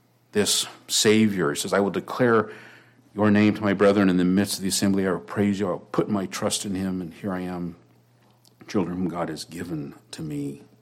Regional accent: California, United States; I had been in the ocean a lot growing up in the Bay Area, but I barely made it back.

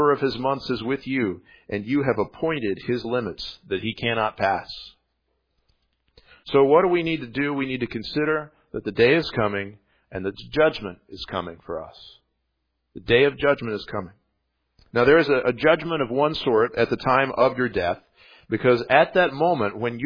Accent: Texas, United States; also born or lived in Tennessee; I went to college in Tennessee, and my hometown was in Texas

